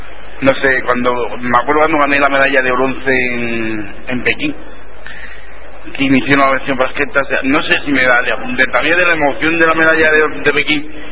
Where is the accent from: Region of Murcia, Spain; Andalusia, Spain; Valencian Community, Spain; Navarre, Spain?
Andalusia, Spain; Granada; yo soy granadista, soy granadino.